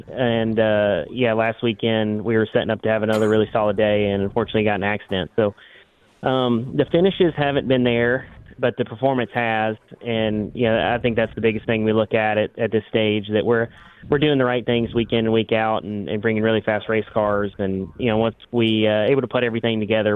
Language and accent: English; Tennessee, United States; You know, obviously, I grew up in the Middle Tennessee area, been to many races at the Super Speedway